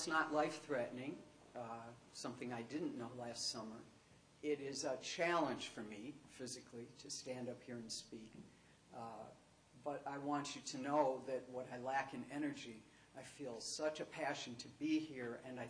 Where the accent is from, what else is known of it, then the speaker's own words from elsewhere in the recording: Buffalo, New York, United States; I grew up in Buffalo. I could have walked across the so-called Peace Bridge. It was so close.